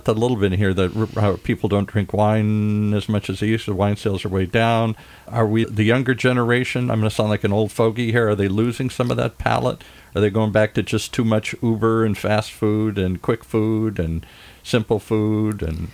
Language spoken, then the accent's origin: English; Midwest, United States; And I'm from the Midwest. People fight over whether it's Chicago pizza or Detroit pizza or different kinds of pizzas and stuff here.